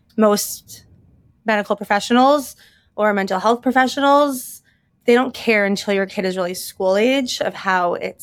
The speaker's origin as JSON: {"language": "English", "town": "Chicago", "region": "Illinois", "country": "United States", "tie": "born or raised there", "lives_now": "Lower Merion, United States", "said": "I was born and raised in Chicago."}